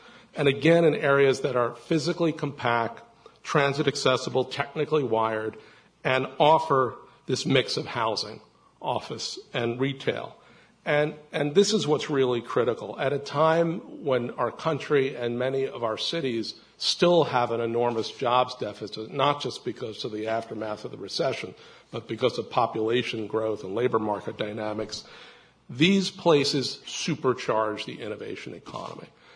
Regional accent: Brooklyn, New York, United States; I'm going to include Brooklyn as a city. I'm from Brooklyn.

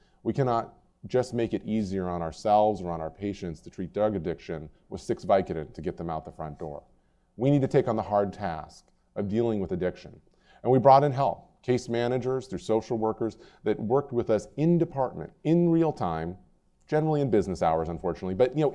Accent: Washington, United States; from Washington State.

